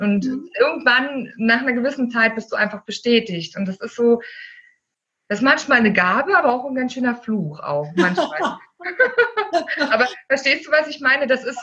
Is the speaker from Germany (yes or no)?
yes; East Germany, Germany; ich bin im Osten groß geworden. Also meine Kindheit habe ich im Osten verbracht